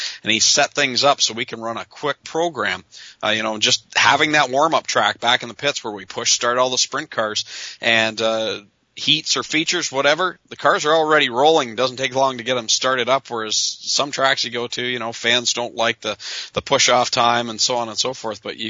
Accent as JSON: {"language": "English", "country": "Canada", "said": "As a Canadian, I do it all the time going across to the States"}